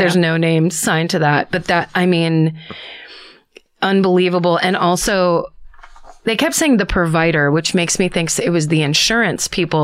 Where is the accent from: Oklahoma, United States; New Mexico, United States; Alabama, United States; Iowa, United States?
New Mexico, United States; Albuquerque; I'm from Albuquerque, New Mexico, which of course has a well-known history of murder and meth usage. Growing up there, you kind of just learn to accept that weird shit is going to happen.